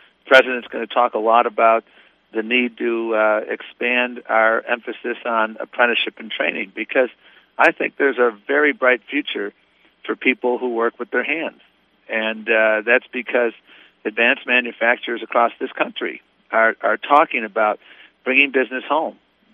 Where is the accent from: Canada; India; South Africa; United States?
United States; Buffalo, New York; Well, I'm always bullish about Buffalo. It's my hometown.